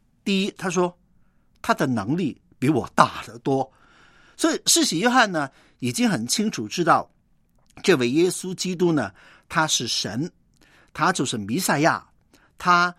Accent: China; 其实我们中国人也非常讲究这一点的

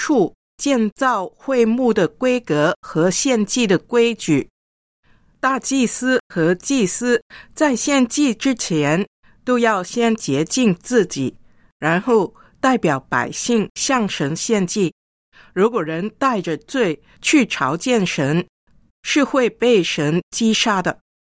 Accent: China; 我们身为中国人的基督徒

